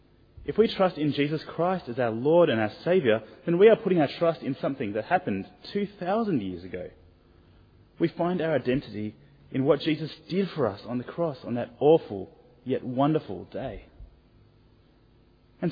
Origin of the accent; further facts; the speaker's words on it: Hobart, Tasmania, Australia; I grew up in Hobart in Tasmania